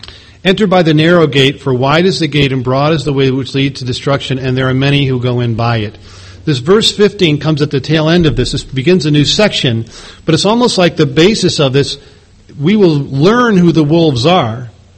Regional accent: Chicago, Illinois, United States; I said, "What? I'm from Chicago. Where do you attend?"

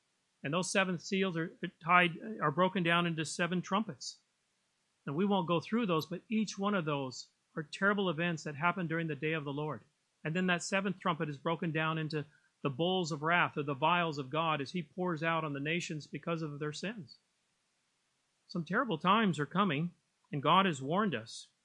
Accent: California, United States; I've been in several earthquakes since I grew up in California.

